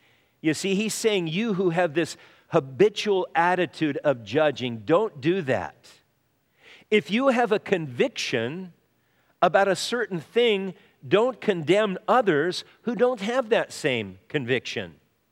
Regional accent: Midwest, United States; Where are you from? I'm from the Midwest.

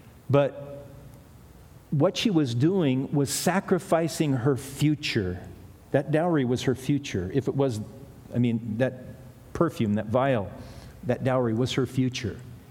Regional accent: Hawaii, United States; You see, I grew up surfing on the North Shore, surfboard builder, and that was my God, surfing, really.

